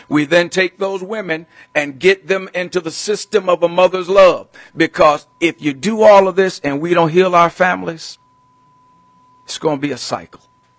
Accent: Minneapolis, Minnesota, United States; I'm from Minneapolis.

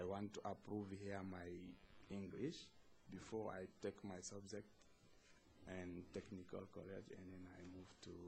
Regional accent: Guinea; English is a second language; moved away as an adult; now in United States; I'm from Guinea. I have been here 1 year and a half.

